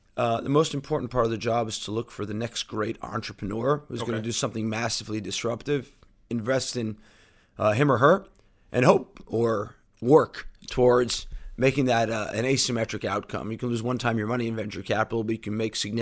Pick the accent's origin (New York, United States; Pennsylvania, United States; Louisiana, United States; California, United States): New York, United States; Manhattan; moved away as an adult; now in Tel Aviv, Illinois, United States; So as you hear from my accent, even though we're in Tel Aviv, I wasn't born here. Born, bred, and raised in New York, Manhattan, to be more accurate.